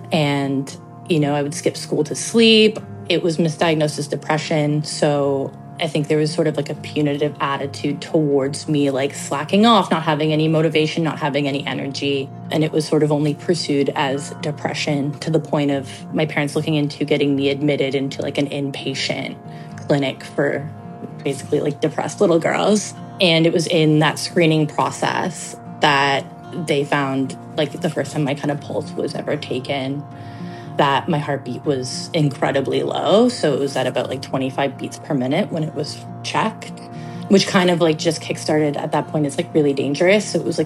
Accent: Toronto, Ontario, Canada; I grew up in Toronto.

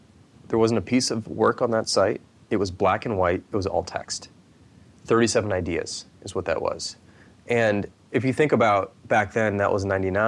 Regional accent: Midwest, United States; I'm a Midwesterner, so a small one is a big one for me, right?

